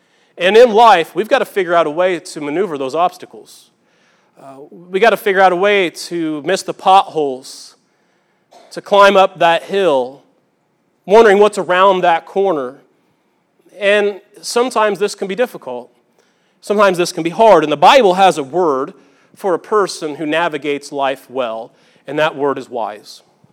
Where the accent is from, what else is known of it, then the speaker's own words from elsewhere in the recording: Farina, Illinois, United States; I went to South Central, and I grew up in Farina, south of here about an hour.